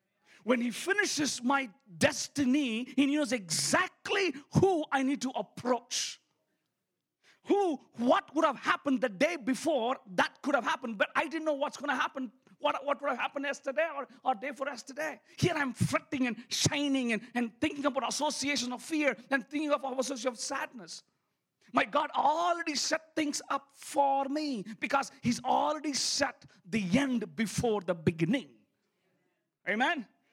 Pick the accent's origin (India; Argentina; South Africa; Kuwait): India; now in Siloam Springs, United States; and I'm an Indian in Siloam Springs going to the cops for the first time.